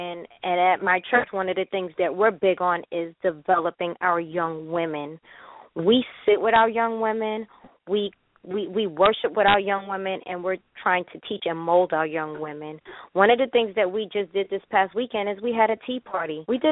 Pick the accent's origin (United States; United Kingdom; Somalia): United States; Queens, New York; I was raised in what we call a village. Everybody on my block that I grew up in Laurelton, Queens, had a handle on my upbringing.